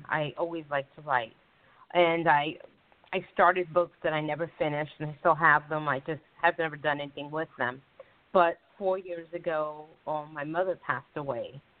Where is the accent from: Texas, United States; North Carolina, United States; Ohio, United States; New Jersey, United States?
New Jersey, United States; I was personally born and raised in New Jersey. My parents were immigrants, and so I was a child of immigrants.